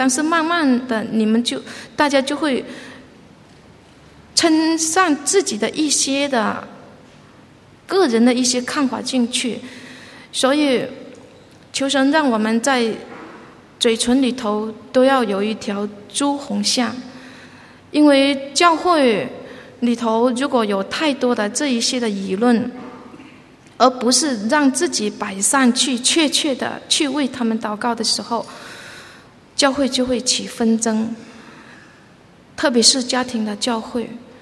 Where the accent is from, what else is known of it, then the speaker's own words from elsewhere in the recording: Shenzhen, Guangdong, China; 我是来自深圳的